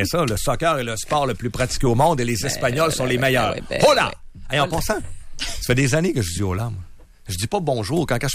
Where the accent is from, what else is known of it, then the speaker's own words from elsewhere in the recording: England, United Kingdom; French is a second language; c'est parce que je suis anglais.